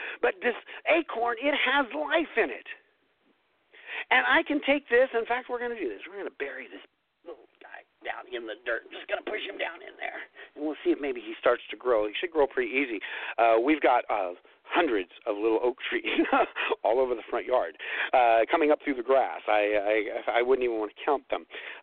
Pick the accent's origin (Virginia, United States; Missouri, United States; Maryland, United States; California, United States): California, United States; moved away as an adult; also born or lived in Indiana; I grew up in California where you don't have a lot of brick houses.